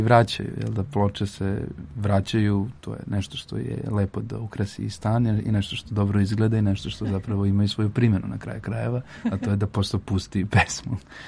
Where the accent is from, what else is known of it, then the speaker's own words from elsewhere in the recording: Novi Sad, Vojvodina, Serbia; moved away as an adult; now in Belgrade, Serbia; ja nisam iz Beograda, ja sam iz Novog Sada